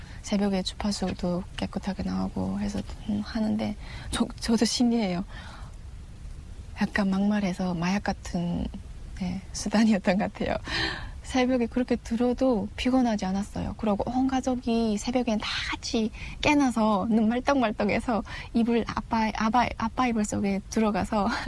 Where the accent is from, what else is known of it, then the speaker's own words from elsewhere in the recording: Chongjin, North Hamgyong, North Korea; 그냥 고향 한경북도 청진이 고향 청년이죠.